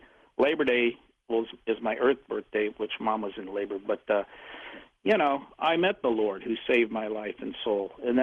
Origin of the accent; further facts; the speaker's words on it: Florida, United States; By the way, my hometown and my brother is in St. Lucie County, Fortress, Florida